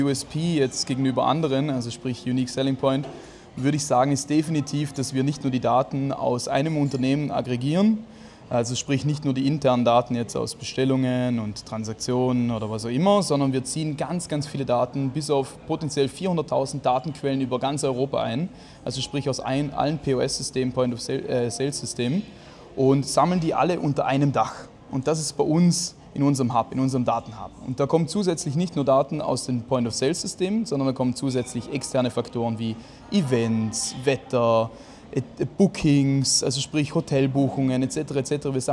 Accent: Vorarlberg, Austria; born there; Alles Gründer aus Vorarlberg, sprich sind alle gebürtig in Vorarlberg.

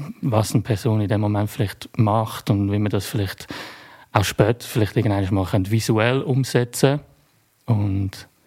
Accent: Zug, Switzerland; born or raised there

